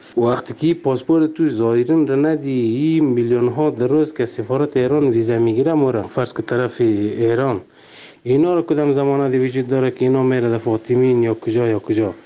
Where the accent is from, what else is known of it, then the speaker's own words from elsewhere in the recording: Afghanistan; ما شهروند افغانستانیم